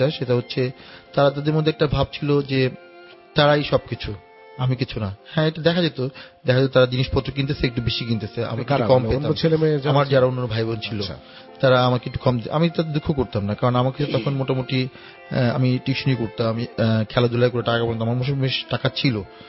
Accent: Dhaka, Dhaka Division, Bangladesh; যেহেতু আমি ঢাকার স্থানীয় ছেলে।

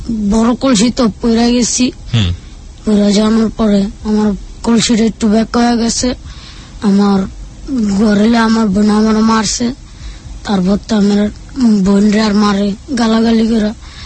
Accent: Dhaka, Dhaka Division, Bangladesh; born there

